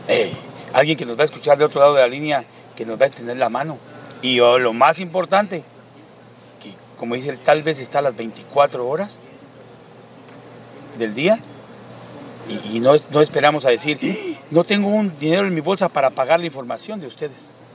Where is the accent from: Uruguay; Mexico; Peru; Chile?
Mexico; Uruapan, Michoacán; vengo de Uruapan, Michoacán, México.